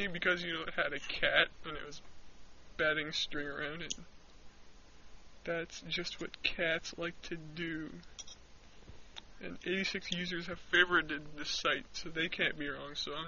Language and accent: English; Canada; I'm Canadian, so I say Zed.